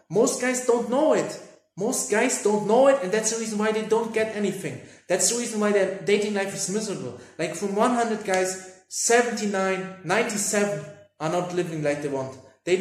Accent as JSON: {"language": "English", "country": "Germany", "second_language": "English", "said": "I always wanted to not only meet women from Germany, because I'm from Germany"}